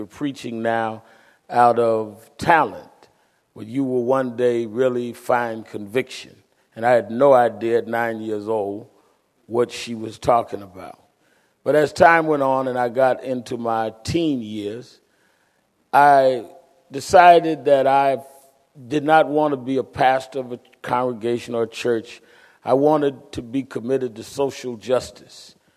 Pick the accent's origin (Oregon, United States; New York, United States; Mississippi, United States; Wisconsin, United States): New York, United States; Brooklyn; Actually, I was born and raised in Brooklyn and started preaching very young.